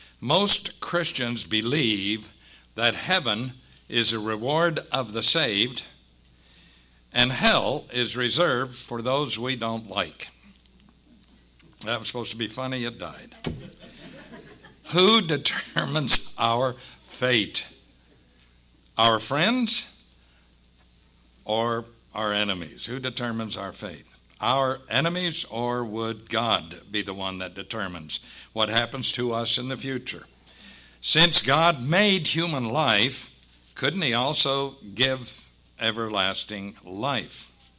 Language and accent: English; Kansas, United States; I come from Western Kansas, so we had horses.